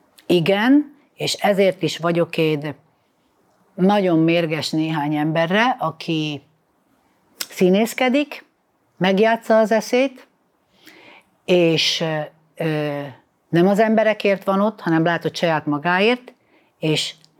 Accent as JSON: {"language": "Hungarian", "country": "Slovakia", "said": "Én szlovákiai magyar vagyok. Én a magyarságomat sosem titkoltam, Mindig elmondtam, hogy magyar nemzetiségű vagyok"}